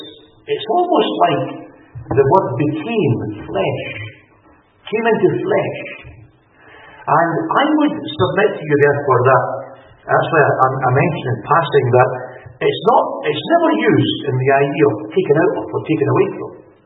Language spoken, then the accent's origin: English; Cyprus; I was brought up in East Cyprus.